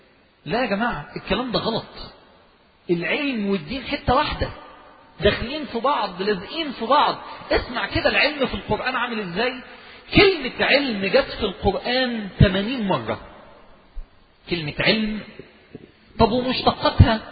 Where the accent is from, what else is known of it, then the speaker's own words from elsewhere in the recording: Egypt; إحنا عندنا في مصر الوقت المشروع الوحيد اللي ما بيخسرش أي مشروع